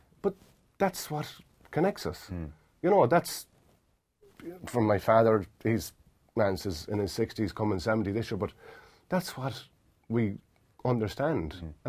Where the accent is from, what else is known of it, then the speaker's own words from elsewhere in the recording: Ballina, County Mayo, Ireland; Ballina split into four teams. United, Fitzgerald's, Pat's. Mm. And the Quay. I played for the Quay. I'm from the Quay.